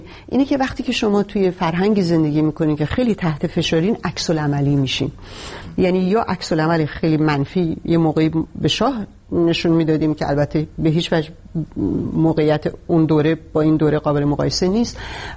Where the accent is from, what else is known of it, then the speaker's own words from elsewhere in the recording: Iran; moved away; من وقتی از ایران اومدم، حتی توی ایرانم نظرات سیاسی داشتم،